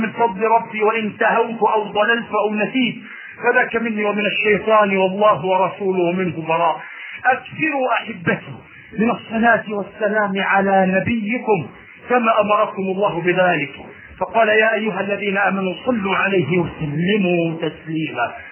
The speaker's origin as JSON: {"language": "Arabic", "country": "Egypt", "said": "بلدنا مصر والعراق"}